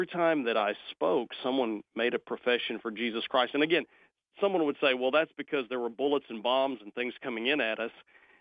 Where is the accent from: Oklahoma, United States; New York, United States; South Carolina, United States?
Oklahoma, United States; I am, actually, yes. I grew up in Oklahoma, and God called me to ministry, and I was in the military when God called me to ministry.